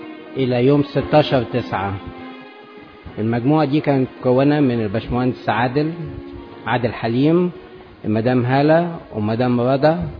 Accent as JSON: {"language": "Arabic", "country": "Egypt", "said": "ودي منطقة زي الدائري عندنا في مصر"}